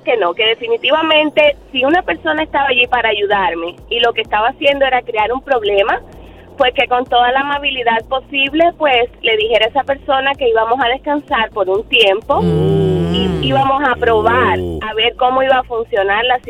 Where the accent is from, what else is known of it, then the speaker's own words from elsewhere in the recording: Cuba; Soy cubana y en Cuba hay un dicho que dice que tan malo es no llegar como pasarse.